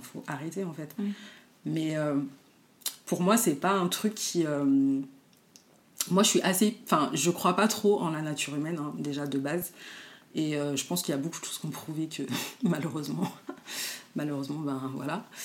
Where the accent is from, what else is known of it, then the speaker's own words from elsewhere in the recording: Trappes, Île-de-France, France; born there; je suis née à Trappes, dans les Yvelines, donc l'hiver, je connais comme toi